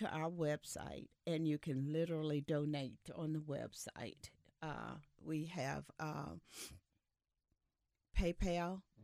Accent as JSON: {"language": "English", "region": "North Carolina", "country": "United States", "tie": "born or raised there", "said": "Growing up in North Carolina, I have so many friends who go to, who attended various ones and family."}